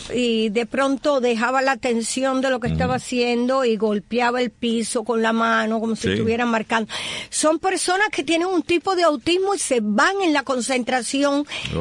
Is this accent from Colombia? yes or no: no; Cuba; Entonces, lo que le llamábamos en Cuba azul